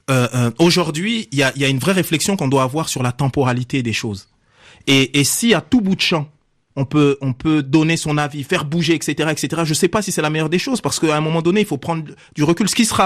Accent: France; on est français, en fait.

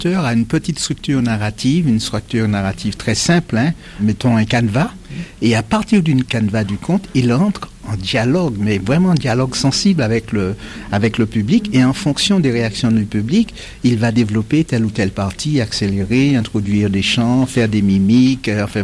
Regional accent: Fort-de-France, Martinique; born there; Je suis né à Fort-de-France, donc je n'ai pas vécu la réalité des plantations.

